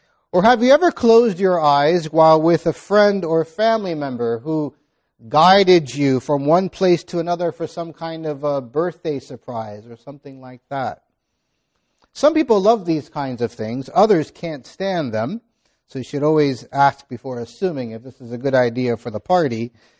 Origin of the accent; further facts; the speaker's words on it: Miami, Florida, United States; As a child growing up in Miami, my mother particularly enjoyed making piñatas for every birthday party for us four